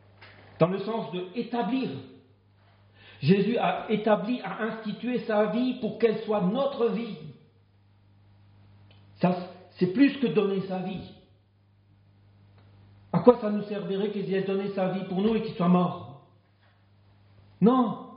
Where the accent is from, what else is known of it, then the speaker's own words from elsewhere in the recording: Marseille, Provence-Alpes-Côte d'Azur, France; Non, j'exagère, je suis un peu marseillais. Ça s'entend pas dans mon accent.